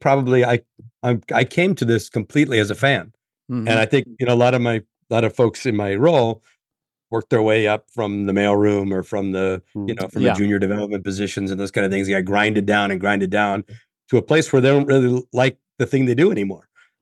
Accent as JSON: {"language": "English", "town": "Phoenix", "region": "Arizona", "country": "United States", "tie": "born or raised there", "said": "growing up in Phoenix, it wasn't that easy to be a fan of entertainment."}